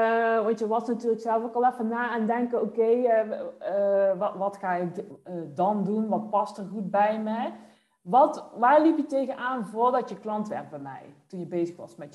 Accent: North Brabant, Netherlands; Ik ben ook een Brabander.

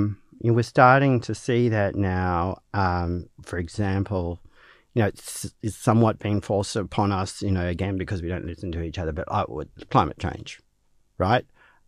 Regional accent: Australia; not just as a First Nations thing, but as an Australian thing? We are different from every other country.

